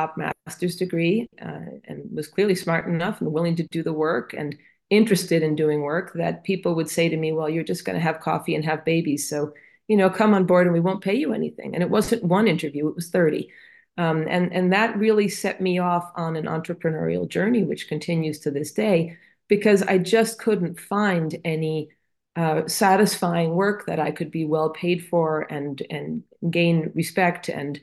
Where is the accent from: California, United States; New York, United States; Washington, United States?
New York, United States; Manhattan; And I was from Manhattan, right?